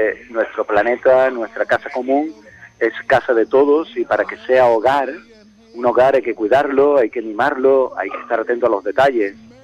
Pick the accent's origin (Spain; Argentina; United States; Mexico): Spain; Cádiz, Andalusia; Yo soy de Cádiz.